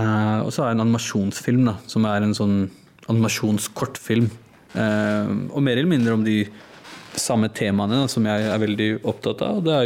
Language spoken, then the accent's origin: Norwegian; Oslo, Norway; som norsk-pakistaner, født og oppvokst i Norge, Jeg har jo gått en klassereise selv. Kommer fra en veldig, veldig fattig familie fra, på Mortensrud